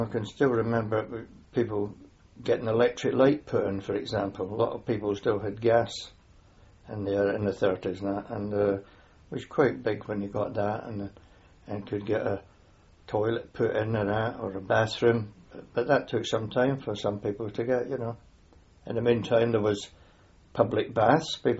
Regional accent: Glasgow, Scotland, United Kingdom; I was born in Govan in Glasgow on the 19th of January 1928.

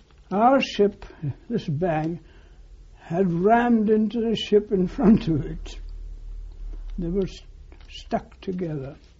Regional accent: Inverness, Scotland, United Kingdom; also born or lived in India; I was born in India. And like all European children, we were sent home for our education. And I spent my early days as a boy in Scotland, in the Highlands, in Inverness.

